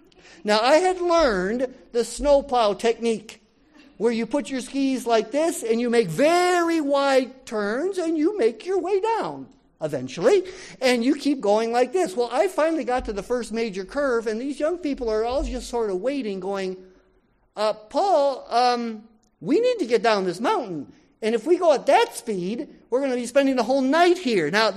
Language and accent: English; Florida, United States; Now, I'm from Florida, so this was a brand new experience.